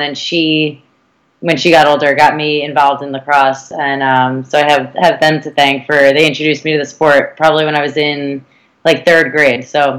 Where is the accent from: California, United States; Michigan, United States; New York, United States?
New York, United States; Levittown; So I grew up in Levittown, the same, town as you, obviously. So I'm the oldest of four girls.